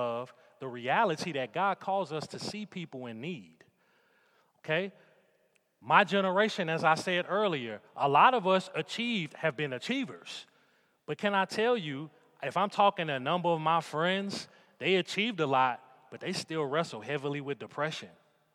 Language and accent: English; New Orleans, Louisiana, United States; the struggle is I come from New Orleans, and the best way to think about New Orleans, don't treat it like a U.S. city. It's a Caribbean island.